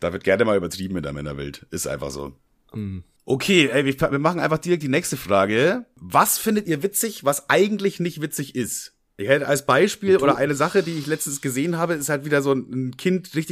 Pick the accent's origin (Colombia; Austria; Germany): Germany; Bavaria; accent: Bavarian; now in Braunschweig, Germany; wahrscheinlich wegen meinem Dialekt denkst du, dass ich aus Bayern komme. Also ich komme aus Bayern, aber ich bin nach Braunschweig gezogen.